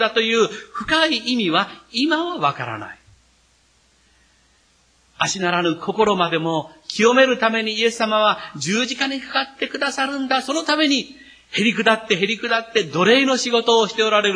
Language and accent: Japanese; Kochi, Japan; 私のふるさと、高知にですね、板垣泰助という人がいました。